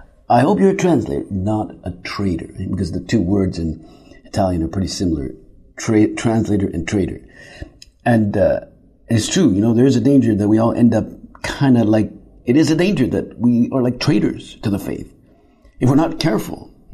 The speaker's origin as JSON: {"language": "English", "country": "Canada", "said": "I'm from Canada, and I'm one of the translators."}